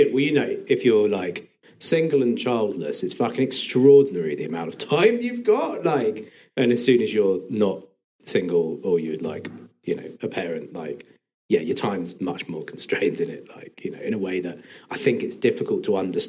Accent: Hove, South East England, United Kingdom; now in Hurstpierpoint, United Kingdom; I'm from Hove, actually. Neither side of my family is from here, but I was born here. I grew up in Brighton, in Hove. And always said, like, oh, I'll never live outside the city, and then got priced out and moved to Hurstpit Point.

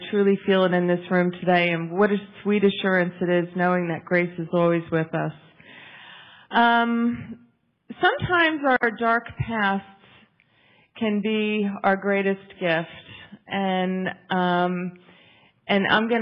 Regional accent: Caldwell, New Jersey, United States; In a town named Caldwell, New Jersey, which is, you know, now very well known because it's the home of Tony Soprano. Anyway, it's a really nice hometown, a suburb of New York.

